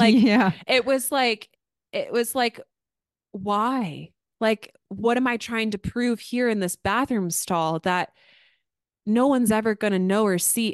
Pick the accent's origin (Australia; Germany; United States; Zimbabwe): United States; Obviously, I'm American, so I can do American things when I'm in China, and that's okay.